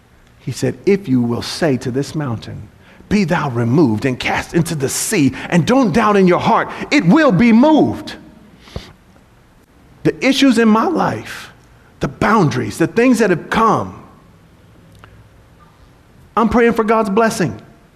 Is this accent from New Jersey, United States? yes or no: no; California, United States; I grew up here in the Bay Area, so I'm used to seeing hills everywhere.